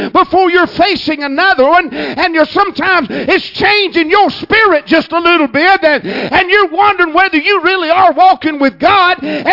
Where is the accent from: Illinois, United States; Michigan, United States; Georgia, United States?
Georgia, United States; Villa Rica; And I told him, I'm from Villarica.